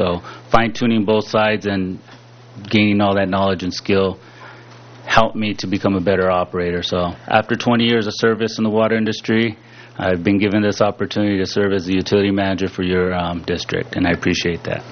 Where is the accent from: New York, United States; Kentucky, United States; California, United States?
California, United States; Lompoc; Moved to my hometown of Lompoc and worked there for 14 and a half years as the water treatment plant supervisor